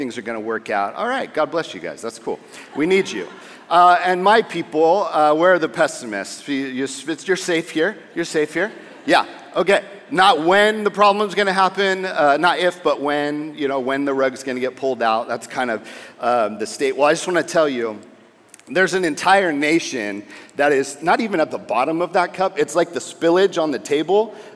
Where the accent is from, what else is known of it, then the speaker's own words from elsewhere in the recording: San Diego, California, United States; I grew up in San Diego. I am a California kid, so if my accent throws you, so sorry, love.